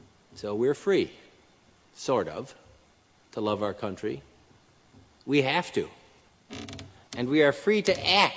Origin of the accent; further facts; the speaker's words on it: United States; As an American, I can speak my mind.